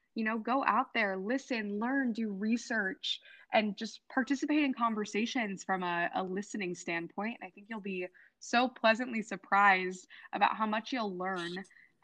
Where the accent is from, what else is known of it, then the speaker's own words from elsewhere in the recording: Wichita, Kansas, United States; So no other young person has to feel what I felt growing up in Wichita